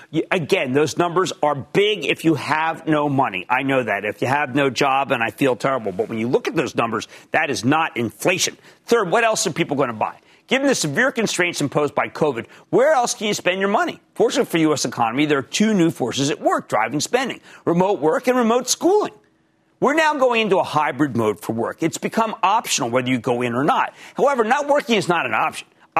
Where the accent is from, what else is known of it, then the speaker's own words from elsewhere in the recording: New Jersey, United States; Brandon in my home state of New Jersey.